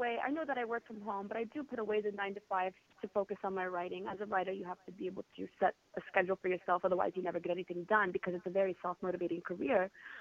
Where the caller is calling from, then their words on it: Chicago, Illinois, United States; I'm calling you from Chicago, Illinois today.